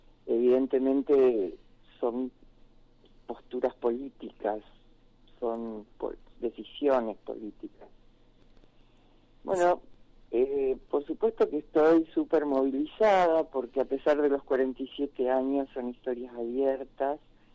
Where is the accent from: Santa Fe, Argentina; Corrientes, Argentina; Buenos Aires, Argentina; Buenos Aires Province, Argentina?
Corrientes, Argentina; Santo Tomé; moved away as an adult; Nosotros éramos somos de Santo Tomé, Corrientes, mis padres docentes, una familia grande del pueblo, éramos cuatro hermanos, yo la mayor, fui a estudiar a Rosario Ciencia Política.